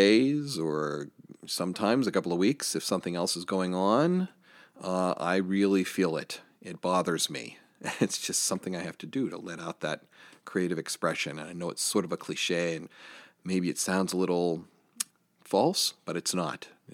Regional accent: Johnstown, Pennsylvania, United States; If you're from the Johnstown area or live in the Johnstown area, Johnstown, Pennsylvania, my hometown

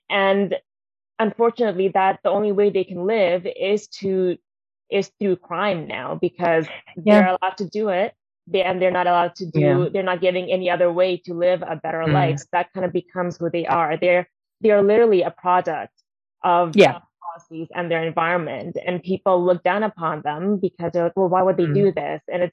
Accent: Bangladesh; I know, for instance, in my home country, in Bangladesh, we definitely don't have any laws protecting the LGBTQ plus community.

